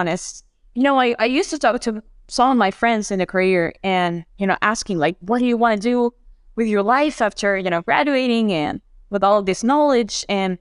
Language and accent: English; Cancun, Quintana Roo, Mexico; growing up in Cancun, there is a lot of work in the entertainment industry.